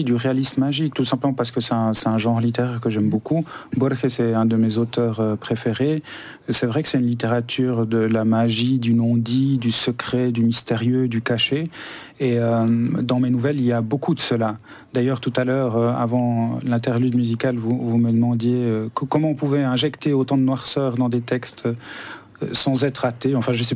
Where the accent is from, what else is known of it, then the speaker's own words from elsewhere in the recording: Montevideo, Uruguay; porteur d'une certaine culture sud-américaine, enfin uruguayenne, en l'occurrence du Rio de la Plata, parce que je viens de Montevideo, donc qui est au nord du Rio de la Plata